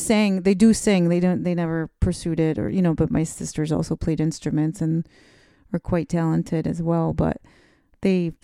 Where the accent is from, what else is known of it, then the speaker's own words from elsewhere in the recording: Rochester, New York, United States; also born or lived in Boston / Los Angeles; I grew up in Rochester, but I spent my whole like young adult life more or less in Boston. So I think I was there for 10 years or 12 years on and off. I was in LA for 2 of those years, but I don't consider myself a California person at all.